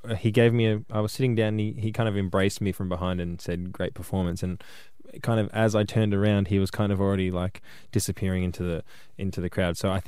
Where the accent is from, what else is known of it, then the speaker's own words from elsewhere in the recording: Melbourne, Victoria, Australia; I'm from Melbourne.